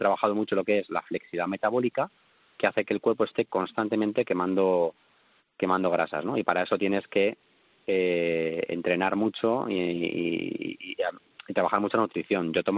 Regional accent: Madrid, Community of Madrid, Spain; born there; nací en Carabanchel, de una familia humilde

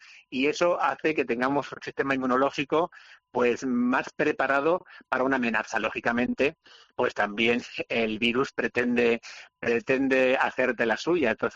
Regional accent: Extremadura, Spain; que por cierto creo que se ha dado algún caso recientemente en mi tierra chica, en Extremadura.

